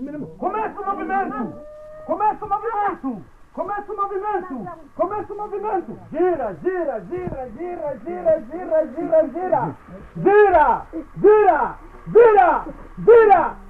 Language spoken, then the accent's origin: Portuguese; Angola; Nós sou angolano à frente da luta da libertação de Angola.